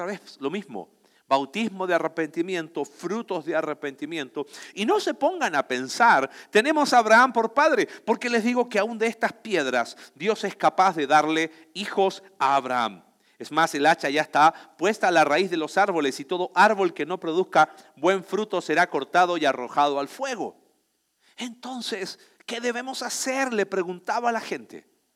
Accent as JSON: {"language": "Spanish", "country": "Chile", "lives_now": "Mexico", "said": "Pues yo soy chileno, pero vivo en México y como como mexicano."}